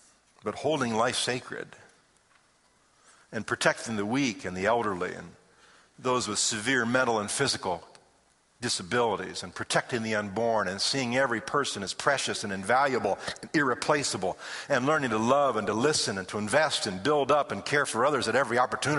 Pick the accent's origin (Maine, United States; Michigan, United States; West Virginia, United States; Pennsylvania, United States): Michigan, United States; Detroit; I come from Michigan. And have you heard about our mayor in Detroit, Michigan?